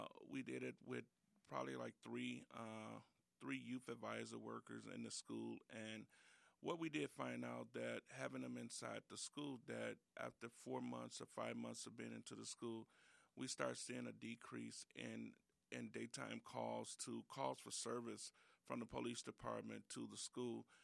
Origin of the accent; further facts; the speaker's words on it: Chicago, Illinois, United States; now in Racine, United States; I'm originally from Chicago, the west side of Chicago.